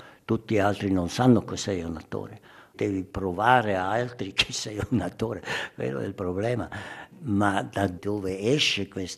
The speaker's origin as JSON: {"language": "Italian", "country": "Switzerland", "second_language": "Italian", "said": "Io sono svizzero, non posso dire queste cose"}